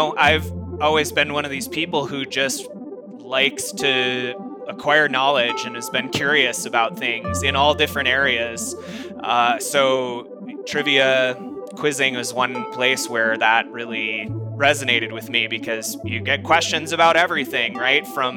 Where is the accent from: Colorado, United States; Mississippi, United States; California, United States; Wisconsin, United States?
Colorado, United States; Fort Collins; I'm sure I said, hey, I'm new here. I'm from Fort Collins, Colorado.